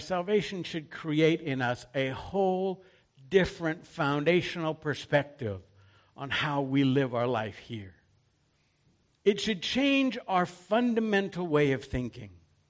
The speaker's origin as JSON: {"language": "English", "country": "Canada", "said": "because I'm Canadian and I'm proud to be Canadian."}